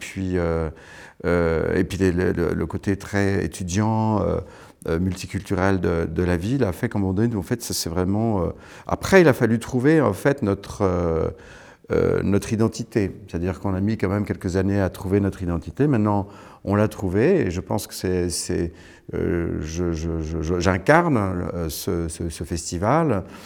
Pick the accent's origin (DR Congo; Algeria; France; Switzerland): Switzerland; Lausanne, Vaud; moved away; Je suis né à Lausanne. J'ai grandi dans le canton de Vaud. On est chez moi et on n'est pas vraiment chez moi. C'est-à-dire que je n'habite plus ensuite en Suisse.